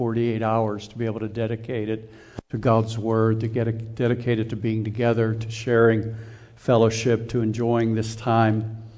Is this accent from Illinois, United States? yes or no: no; Pittsburgh, Pennsylvania, United States; moved away as an adult; also born or lived in Philadelphia, Pennsylvania; now in Tallahassee, United States; So I grew up in Pittsburgh, and Jason grew up in Pittsburgh too, right? So we share the black and gold thing. Lived there for about 20 years, and then lived in Philadelphia for about 30 years, and then moved down to Tallahassee about 3 years ago